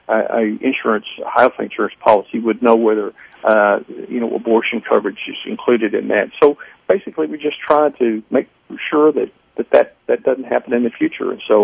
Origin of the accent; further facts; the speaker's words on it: St. Louis, Missouri, United States; born there; I mean, I was born in St. Louis, Missouri, and have a birth certificate